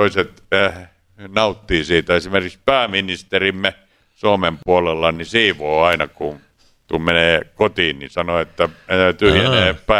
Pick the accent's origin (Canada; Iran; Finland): Finland; Rauma, Satakunta; Pilsnerial Raumalla mun kotikaupungissa